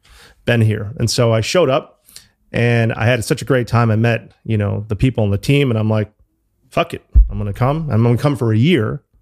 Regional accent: New Haven, Connecticut, United States; moved away as an adult; also born or lived in Chicago / New York; now in London, United Kingdom; So my story is I grew up in New Haven. I went to university in Chicago. I went to a college called Northwestern. And then my first job out of college, I worked on Wall Street in New York

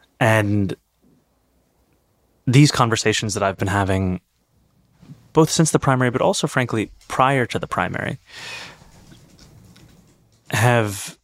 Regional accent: United States; And part of that is because, especially as an American, thinking of the importance of a state which enshrines equal rights within it.

